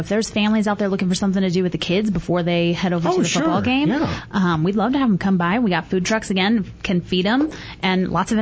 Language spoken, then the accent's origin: English; St. Louis, Missouri, United States; I grew up in St. Louis.